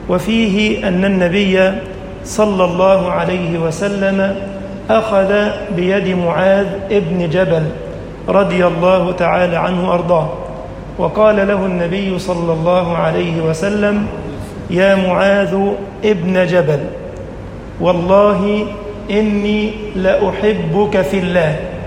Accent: Egypt; اللهم اجعل بلدنا مصر أمنا أمانا

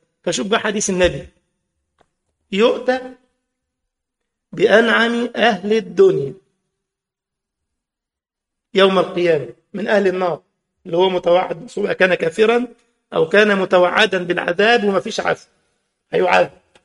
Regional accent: Egypt; هو عندنا في مصر الفطور بتاع الصباح

